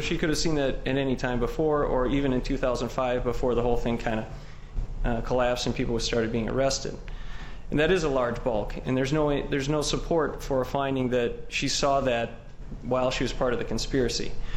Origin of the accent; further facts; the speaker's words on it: Madison, Wisconsin, United States; from Madison, Wisconsin.